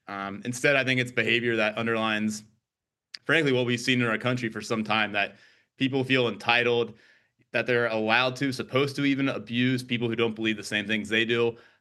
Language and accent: English; United States; it embarrassed me as a golfer, as an American, just as a human, frankly.